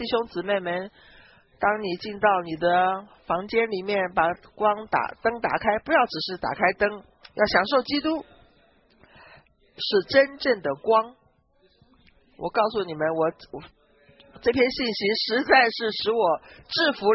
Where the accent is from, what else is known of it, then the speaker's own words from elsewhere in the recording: Pittsburgh, Pennsylvania, United States; now in Philadelphia, United States; 我是在匹兹堡长大的，但是我现在在费城，但是都不重要